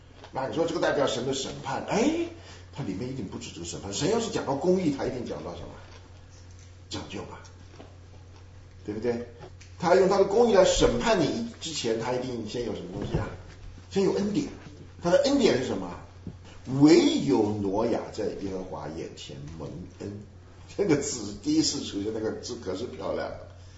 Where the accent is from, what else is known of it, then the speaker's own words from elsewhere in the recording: China; 中国的历史是我们的历史，我觉得那个历史是我的，那个历史是我的来源。Therefore， 我是中国人。